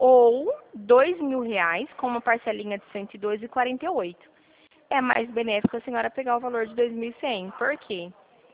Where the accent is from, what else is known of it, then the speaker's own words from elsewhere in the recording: Dracena, São Paulo, Brazil; Eu sou de Dracena. É pertinho. Fica uns quilômetros aí. Sou de Dracena. Eu trabalho aqui em Dracena.